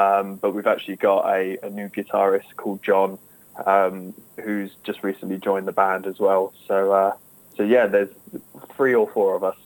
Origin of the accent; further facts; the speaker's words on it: East of England, United Kingdom; now in Wales, United Kingdom; myself and the drummer, we're actually from Essex originally, even though we didn't actually know each other until we moved to South Wales